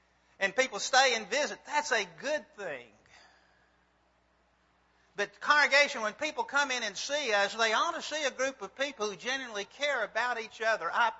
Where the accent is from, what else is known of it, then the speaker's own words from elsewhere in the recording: Birmingham, Alabama, United States; I grew up in the Birmingham area